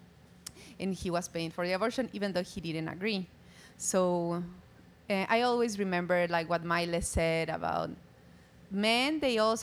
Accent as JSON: {"language": "English", "country": "Ecuador", "second_language": "English", "lives_now": "Hawaii, United States", "said": "I'm from Ecuador and moved to Hawaii last year."}